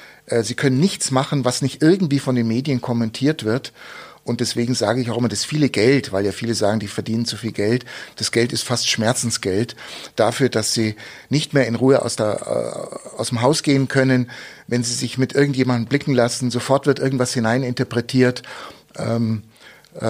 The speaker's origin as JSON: {"language": "German", "town": "Munich", "region": "Bavaria", "country": "Germany", "tie": "born or raised there", "lives_now": "Augsburg, Germany", "said": "Ich bin in München geboren, schöne Stadt, als Kind dort aufgewachsen und dann vor 50 Jahren mit meinen Eltern nach Augsburg gezogen."}